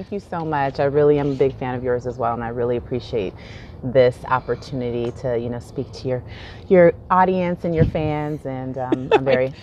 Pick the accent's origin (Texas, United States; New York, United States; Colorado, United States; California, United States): California, United States; Los Angeles; Yeah, I'm from South Central Los Angeles.